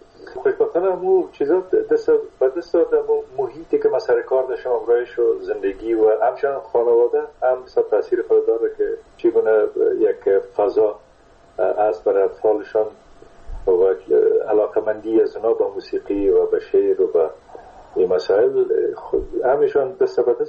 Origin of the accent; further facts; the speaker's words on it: Kunduz, Afghanistan; born there; در قندوز در اون زمانی که ما به دنیا آمدم، پدرم در اسپینزر قندوز مصروف ایفای وظیفه بوده و در اون زمان البته تا سنای 3 سالگی ما در قندوز بودیم،